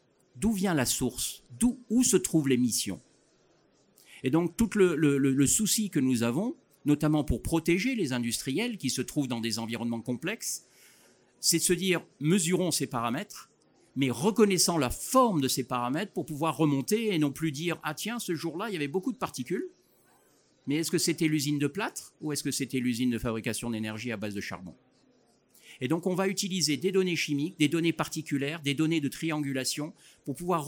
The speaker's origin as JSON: {"language": "French", "town": "Toulouse", "region": "Occitanie", "country": "France", "said": "Voilà, puisque nous sommes de Toulouse."}